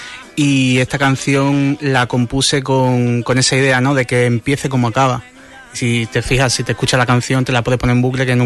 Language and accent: Spanish; Huelva, Andalusia, Spain; Yo soy de Huelva